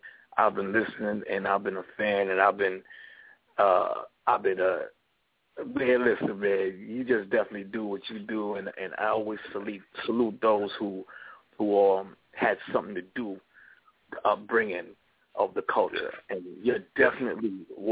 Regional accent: Jamaica; You know, and I'm a Jamaican already

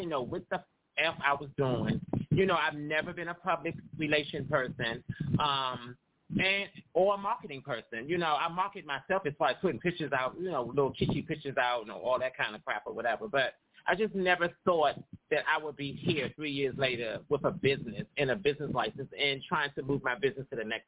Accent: Washington, District of Columbia, United States; Okay, well, I'm from Washington, D.C., and my business been in for like 3 years.

